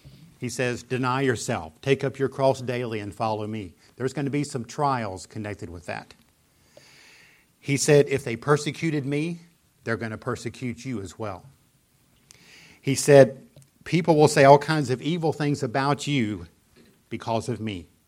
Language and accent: English; the South, United States; I was born and raised in the South.